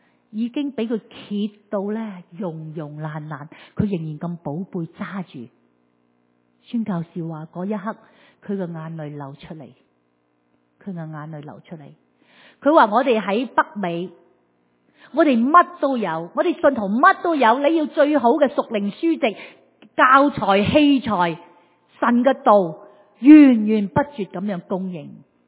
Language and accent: Chinese; Hong Kong; also born or lived in United States; 我在香港长大，我在美国读书